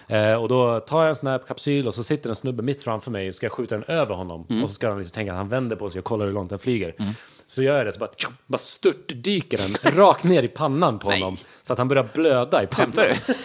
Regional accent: Sweden; Jag tycker jag är uppväxt i Sverige. Jag känner inte att jag har så mycket brytning.

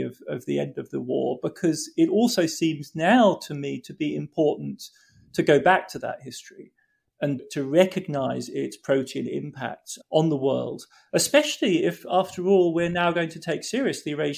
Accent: United Kingdom; as a Brit, somebody interested in economics, you know, I want to be in the Treasury in the UK

